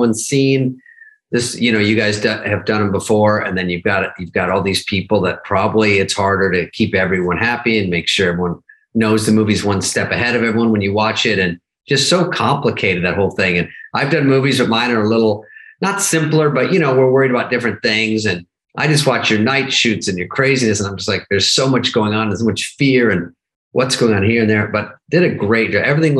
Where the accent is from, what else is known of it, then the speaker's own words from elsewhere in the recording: Canada; Dana and I are from Canada.